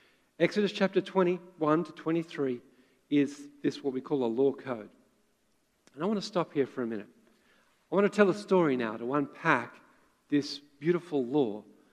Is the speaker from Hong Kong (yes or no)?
no; Australia; now in Vancouver, Canada; Now, I'm an Australian, I'm an Aussie, living in Vancouver